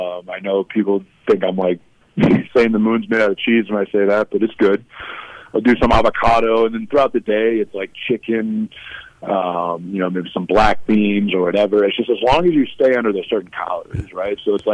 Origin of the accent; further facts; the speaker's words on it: Midwest, United States; now in Colorado, United States; So I'm out here in Colorado, so I've done elk. You know, I'm from the Midwest, so we've done a lot